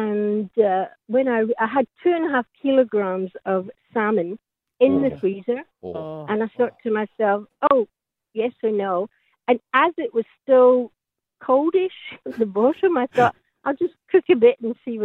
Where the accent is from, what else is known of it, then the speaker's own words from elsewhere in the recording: Glasgow, Scotland, United Kingdom; Originally Glasgow.